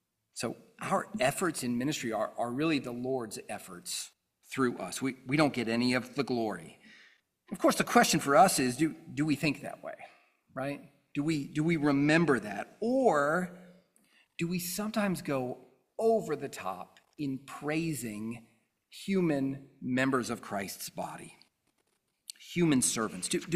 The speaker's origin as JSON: {"language": "English", "region": "the South", "country": "United States", "tie": "born or raised there", "said": "as a Southerner who grew up in the South and then left and went to New England and then came back, there's things that stand out about Southern culture, right?"}